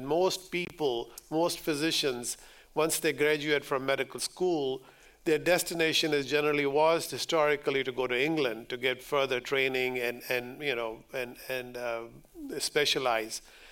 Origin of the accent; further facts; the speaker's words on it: Tando Allahyar, Sindh, Pakistan; born there; I was born in Pakistan. I was born in a small town called Tundu Alayar. Tundu Alayar is a rural town in the province of Sindh.